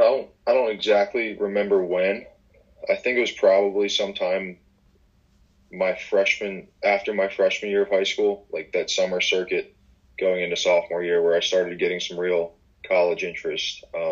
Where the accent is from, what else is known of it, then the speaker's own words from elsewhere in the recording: Maryland, United States; But, I lived in Maryland growing up, and, I loved it.